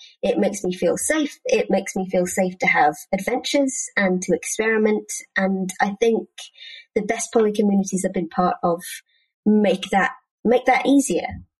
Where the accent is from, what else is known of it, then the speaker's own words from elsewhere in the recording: United Kingdom; particularly as a British person